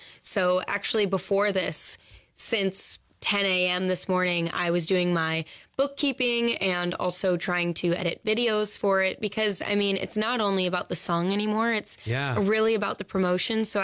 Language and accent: English; Nashville, Tennessee, United States; when they see me and they see that I'm a songwriter from Nashville and a singer in these venues, it's a hard game.